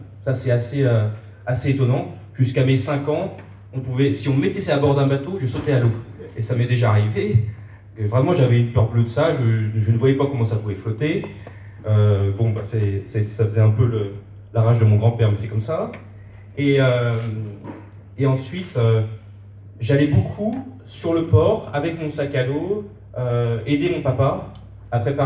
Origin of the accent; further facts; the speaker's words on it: Saint-Malo, Brittany, France; 26 ans, je suis originaire de Saint-Malo, j'y suis né et j'y vis depuis toujours.